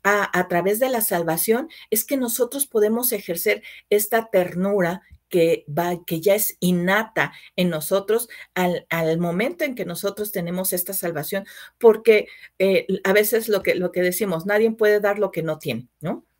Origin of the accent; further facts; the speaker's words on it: Mexico; Vemos que actualmente nuestro país, México, como América Latina, sigue siendo de los países más violentos, ¿no?